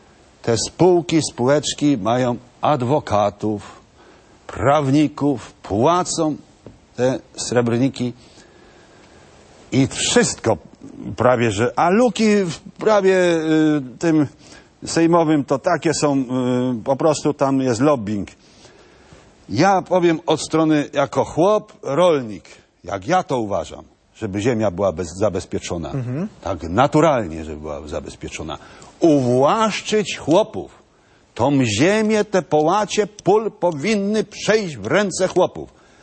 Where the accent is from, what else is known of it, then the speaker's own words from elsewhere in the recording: Kuyavian-Pomeranian Voivodeship, Poland; no u nas na Kujawach, bo to trzeba Polskę podzielić na regiony